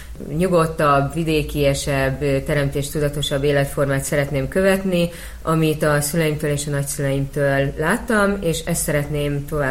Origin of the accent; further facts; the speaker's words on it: Piliscsaba, Pest, Hungary; moved away as an adult; now in Budapest, Hungary; Én Pülis Csabán éltem 25 évet, aztán, amikor férjhez mentem, akkor beköltöztünk a városba, Budapestre, ráadásul a város közepére, az első kerületbe